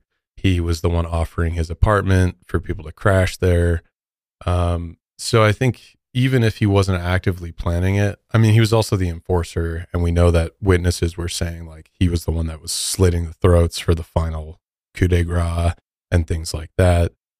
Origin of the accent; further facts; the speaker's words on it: Midwest, United States; yeah, I'm from the Midwest.